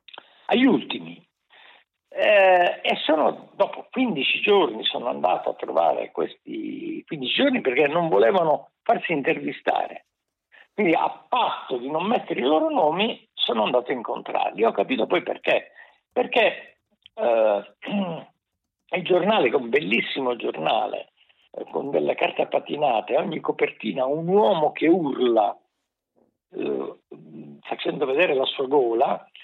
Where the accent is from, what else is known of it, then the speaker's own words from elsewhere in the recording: Caltanissetta, Sicily, Italy; io sono di Caltanissetta